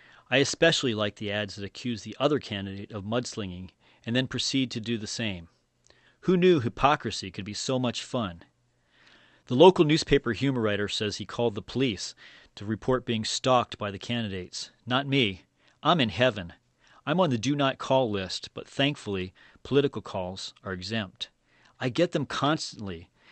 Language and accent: English; Los Angeles, California, United States; now in Columbus, United States; When I was growing up in Los Angeles, the most I'd see of political candidates was the occasional TV ad.